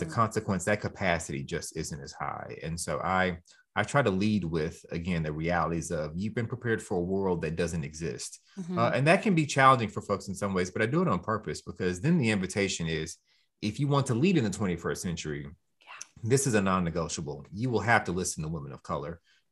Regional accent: Houston, Texas, United States; I'm from Houston, Texas, born and raised.

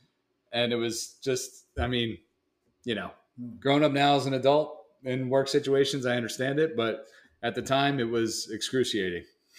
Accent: Northfield, New Jersey, United States; But hey, we developed a little of the street smarts that we wouldn't have otherwise had growing up in Northfield, New Jersey versus Atlantic City, Ducktown.

